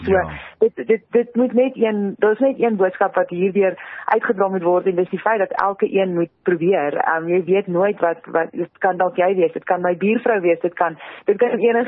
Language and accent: Afrikaans; Free State, South Africa; soos jy sê gebore en groot geword daar in die Vrystaat, dit was definitief nie op my plan vir my toekoms nie